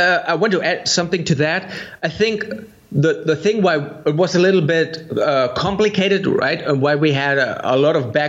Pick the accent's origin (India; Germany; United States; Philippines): Germany; English is a second language; I'm from Germany and you're from the US, right?